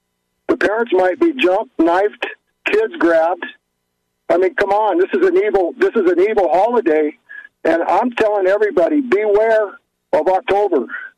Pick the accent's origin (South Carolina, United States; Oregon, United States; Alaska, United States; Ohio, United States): Alaska, United States; Fairbanks; Yeah, actually, I'm from Fairbanks, Alaska, but I'm down here on a working vacation.